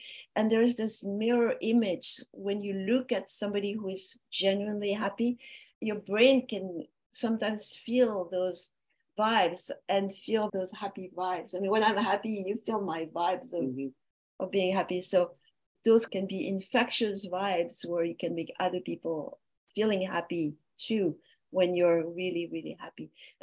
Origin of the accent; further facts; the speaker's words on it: France; accent: French; English is a second language; But I want to say I'm from a French origin, as you can detect from my French accent when I talk.